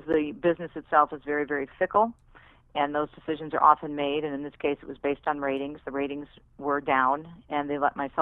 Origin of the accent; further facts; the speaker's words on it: Detroit, Michigan, United States; my hometown of Detroit